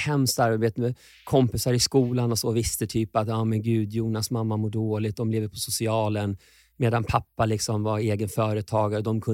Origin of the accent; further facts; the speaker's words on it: Köping, Västmanland County, Sweden; Där kom jag till och där växte jag upp med min mamma och min pappa och min lillebror